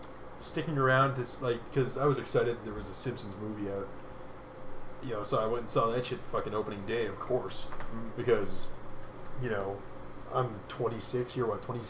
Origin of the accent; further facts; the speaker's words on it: Canada; Let's face it, we're Canadian drunks.